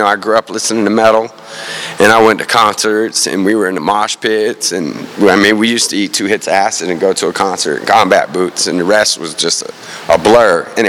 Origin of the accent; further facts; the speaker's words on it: Tampa, Florida, United States; I grew up in Tampa, Florida. I'm born and raised here.